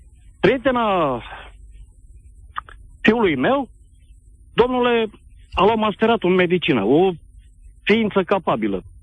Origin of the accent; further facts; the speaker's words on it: Galați, Galați County, Romania; sunt din Galați. Am 54 de ani.